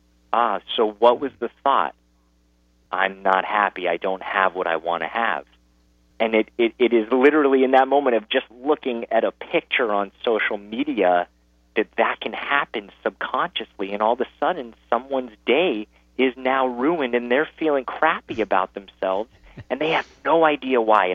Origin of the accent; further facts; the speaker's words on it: Los Angeles, California, United States; So I grew up in Los Angeles, in the middle of Hollywood, born into a famous family